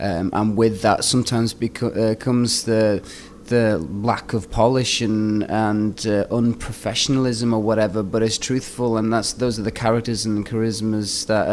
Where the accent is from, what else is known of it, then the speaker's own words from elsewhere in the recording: Wales, United Kingdom; growing up in North Wales, we didn't have many references. We only had one club down the road, you know what I mean? So it was in some ways quite an insular upbringing.